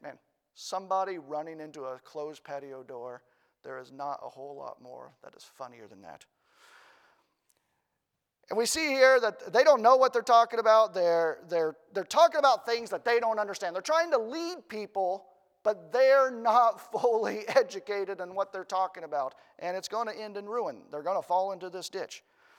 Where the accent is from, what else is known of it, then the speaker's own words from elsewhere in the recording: Indiana, United States; But Brother McKinney, I'm from Indiana. Indiana's the state of basketball.